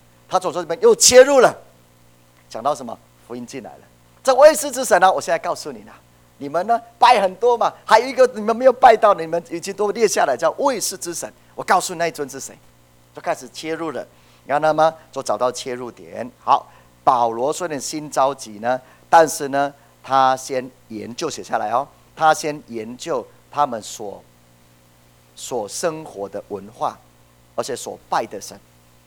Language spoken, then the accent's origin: Chinese; Taiwan; 我们台湾人